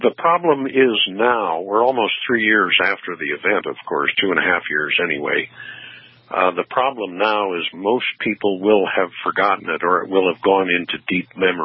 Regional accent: Ferguson, Missouri, United States; I was born in Missouri 68 years ago. In fact, I lived in Ferguson, Missouri as a young kid.

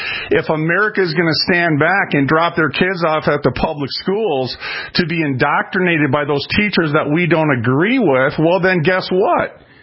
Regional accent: Minneapolis, Minnesota, United States; I was raised in North Minneapolis.

